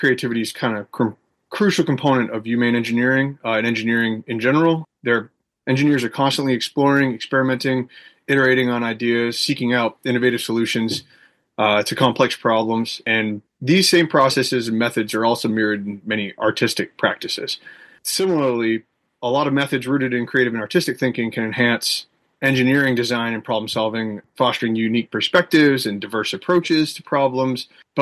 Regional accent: Lincoln, Maine, United States; now in Glenburn, United States; I grew up in Lincoln, Maine, so about 45 minutes up the highway from here, currently in Glen Burn, pretty close.

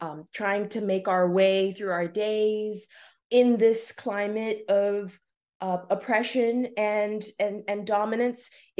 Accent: South Africa; I was born and raised in South Africa by two freedom fighters

